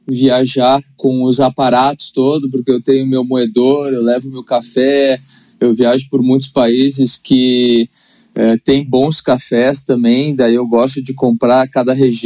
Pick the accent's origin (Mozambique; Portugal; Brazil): Brazil; Caxias do Sul, Rio Grande do Sul; born there; Onde eu nasci, que é Caxias do Sul, aqui na região repleta de bons vinhos